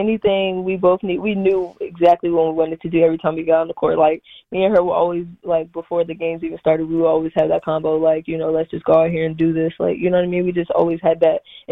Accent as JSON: {"language": "English", "region": "Maryland", "country": "United States", "said": "they're like, where are you from? I'm like, Maryland."}